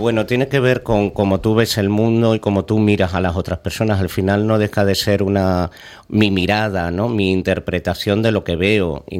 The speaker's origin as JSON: {"language": "Spanish", "town": "Cáceres", "region": "Extremadura", "country": "Spain", "also_born_or_lived": "Ibiza / Canary Islands / Seville / Milan", "lives_now": "Sitges, Spain", "said": "Jo soy de Cáceres, sí."}